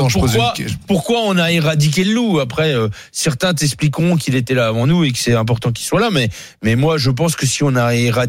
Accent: Bourgogne-Franche-Comté, France; Quand tu as, comme chez moi dans le Charolais, 5 brebis là, 6 brebis là, 7 brebis là, 8 brebis là.

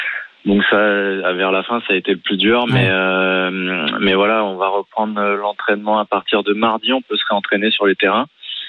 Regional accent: Saint-Maur-des-Fossés, Île-de-France, France; j'ai cherché Saint-Maur-des-Fossés, en région parisienne

